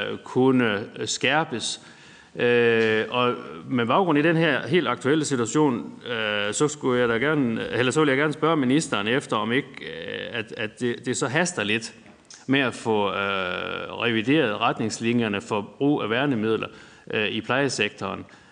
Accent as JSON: {"language": "Danish", "town": "Hjørring", "region": "North Denmark Region", "country": "Denmark", "said": "der hvor jeg kommer fra i Hjørring"}